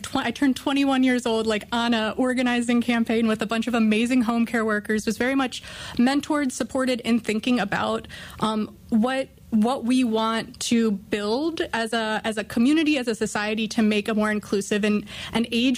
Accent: Baltimore, Maryland, United States; so I'm from Baltimore, Maryland, and grew up in Baltimore.

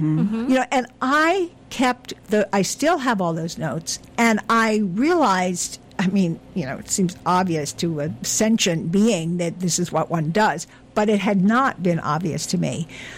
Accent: New Jersey, United States; I'm from New Jersey, I know.

